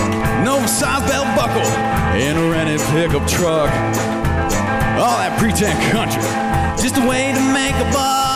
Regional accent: Ohio, United States; Ohio, originally.

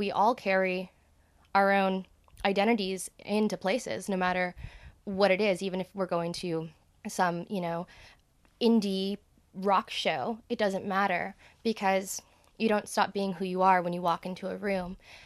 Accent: California, United States; So what comes to mind is like the Showcase Theater that I grew up going to in Southern California, just like off the top of my head.

